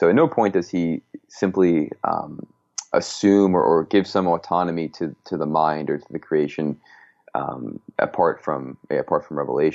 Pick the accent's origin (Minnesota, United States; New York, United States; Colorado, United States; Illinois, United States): New York, United States; Long Island; accent: Long Island; My Long Island accent comes out once in a while, but it's I've been told it's kind of been dulled down a little bit just because I've been away for some time.